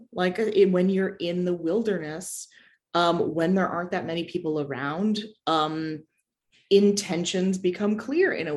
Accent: California, United States; now in Germany; I am from California and I currently live in Germany. And I've lived in Germany for more than half a decade now. I'm married a German, I live there now.

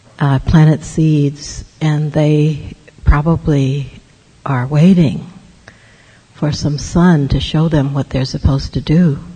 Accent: Georgia, United States; when I was growing up in Georgia

